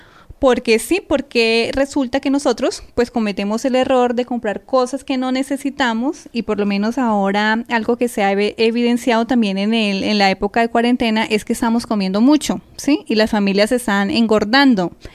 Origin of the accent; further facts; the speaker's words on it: Colombia; lo que a veces como colombianos nos caracteriza